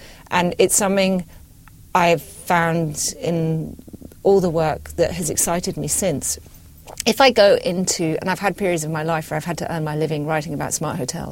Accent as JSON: {"language": "English", "region": "Scotland", "country": "United Kingdom", "tie": "born or raised there", "said": "I'm British. I was brought up in Scotland. My father's of American descent and my mother's of Irish descent, so I've always been slightly rootless in the places where I've lived. But I was brought up in a rural place."}